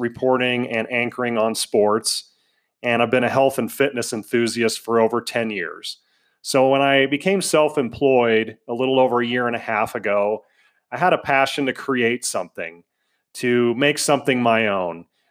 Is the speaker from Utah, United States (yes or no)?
no; Denver, Colorado, United States; Now, I grew up in Denver, Colorado, so that was a big culture shock for me.